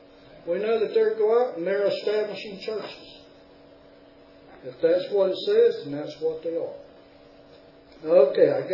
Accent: the South, United States; I'm a Southerner. A Southern Greek, how about that?

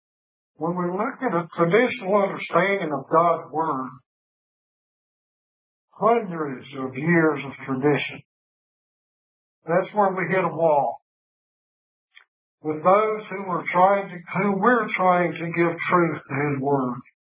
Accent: South Carolina, United States; from South Carolina.

